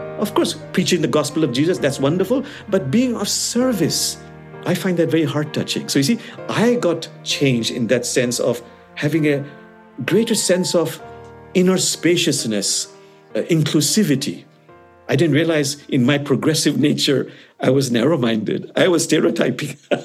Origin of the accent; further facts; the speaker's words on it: Bangladesh; See, I come from Bangladesh